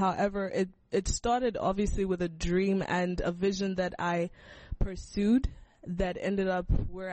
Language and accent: English; Botswana; also born or lived in Harare, Zimbabwe; Okay, so I was born in Harare, and my mom went to deliver me there and took me back to Botswana when I was like 6 weeks old, and that's where I did my primary schooling and also my secondary schooling.